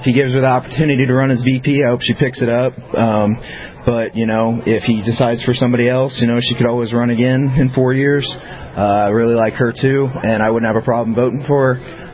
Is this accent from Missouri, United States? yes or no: yes; Missouri, United States; now in Spearfish, United States; I am from Spearfish. Moved to Spearfish, but I'm originally from Missouri.